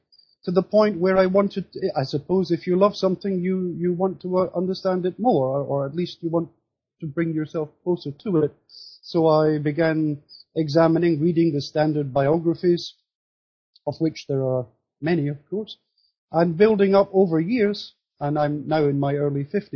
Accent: Scotland, United Kingdom; Well, I'm originally from Scotland, and as a youth, and later, especially during my studies in London

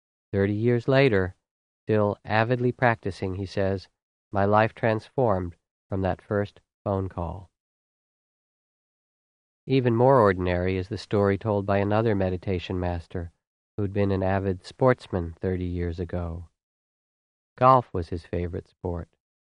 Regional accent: East Coast, United States; For me, growing up on the East Coast meant the pleasure of seeing fireflies in summer.

